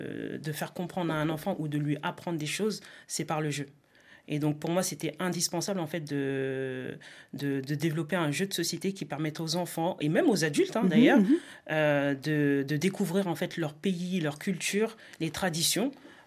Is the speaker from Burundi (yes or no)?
no; Mali; also born or lived in Senegal; Alors moi, je suis du Mali et du Sénégal.